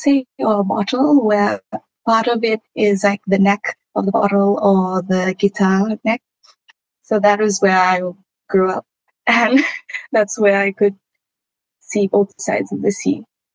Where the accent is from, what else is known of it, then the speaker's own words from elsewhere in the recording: Mutusa, Rotuma, Fiji; also born or lived in Kiribati; growing up in Rotuma, it was great because we lived in Mutusa, where my father is from, father's family is from. And then we moved to Kiribati